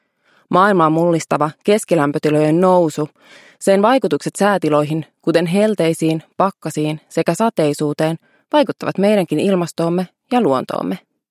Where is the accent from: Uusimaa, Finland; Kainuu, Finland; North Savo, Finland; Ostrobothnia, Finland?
Ostrobothnia, Finland; Vaasa; Lapsuuteni asuin Vaasassa, meren rannalla, tuulessa ja tuiverruksessa.